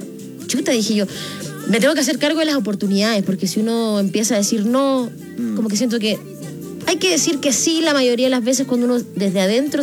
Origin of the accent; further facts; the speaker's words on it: Coquimbo, Chile; Bueno, porque yo soy de Coquimbo. De Coquimbo soy.